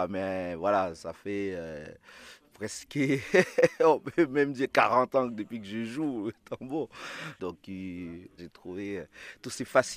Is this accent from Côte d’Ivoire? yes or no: no; Haiti; je viens d'Haïti.